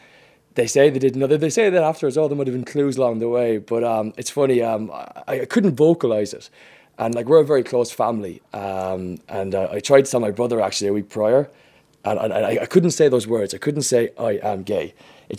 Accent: Munster, Ireland; now in Dublin, Ireland; Yeah, I'm from Tipperary. Grew up in Tipperary. Moved to Dublin about 6 years ago. I've been teaching in Dublin. Moved because of the job. And yeah, just settled into Dublin.

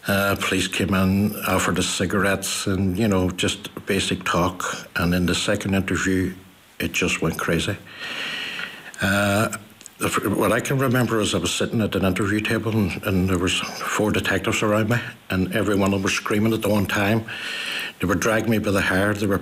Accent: Derry, Northern Ireland, United Kingdom; I grew up in Derry, obviously, and led, I suppose, a normal life. I don't actually remember peace in Derry.

